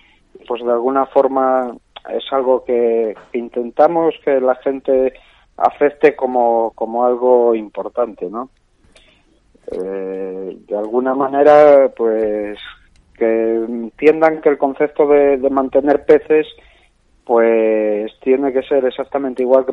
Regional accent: Asturias, Spain; como ya me has presentado, soy un asturiano de 46 años

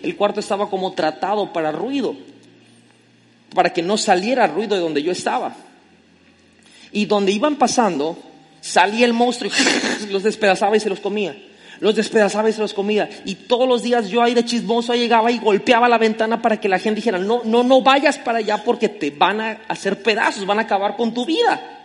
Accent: Tabasco, Mexico; como buen tabasqueño chismosísimo, me colgaba de la ventana

